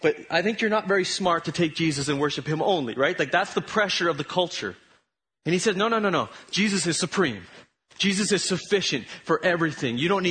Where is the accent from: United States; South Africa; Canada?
Canada; but I'm a Christian. Why? How? Because I'm Canadian.